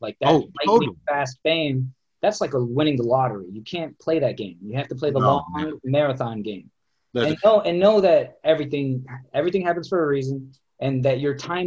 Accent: Indiana, United States; now in Los Angeles, United States; say I came from Indiana, I was doing comedy there. I was doing comedy in Michigan and Chicago, then in South Korea. So I've done comedy a lot of places.

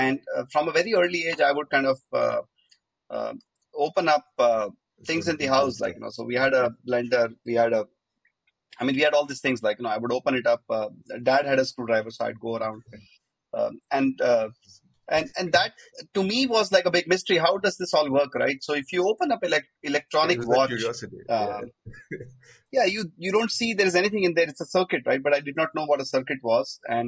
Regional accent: Ahmedabad, Gujarat, India; moved away as an adult; I grew up in Ahmedabad, and I was there until I was 25 years of age.

